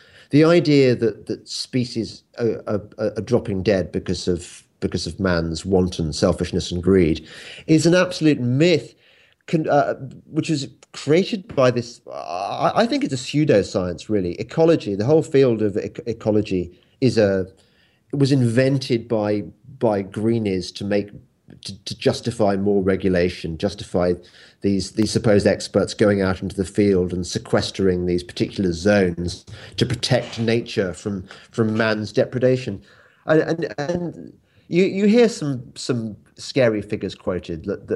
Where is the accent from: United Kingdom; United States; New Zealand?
United Kingdom; England; accent: English; As you can probably guess by my accent, I'm English.